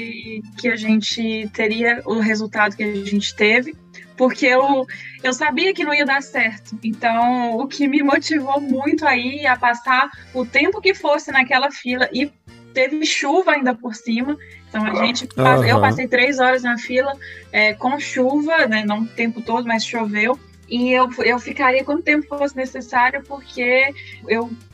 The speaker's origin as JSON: {"language": "Portuguese", "country": "Brazil", "said": "Eu tenho família no Brasil, eu tenho amigos no Brasil. E eu sou brasileira."}